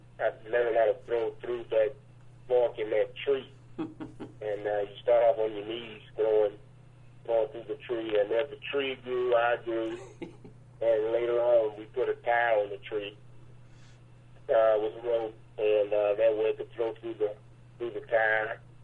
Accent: Waco, Texas, United States; also born or lived in Houston; I grew up just like any other, I guess, normal person in Waco. I was born in Houston.

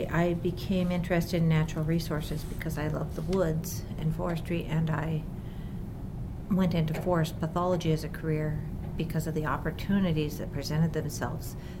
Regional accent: Iowa, United States; I grew up in northeast Iowa. So I grew up on a property that had hundreds of acres of woods.

